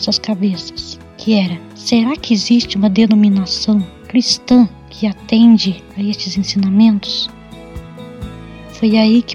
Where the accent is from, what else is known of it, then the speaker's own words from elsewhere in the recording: Santana de Caldas, Brazil; sou de Santana de Caldas.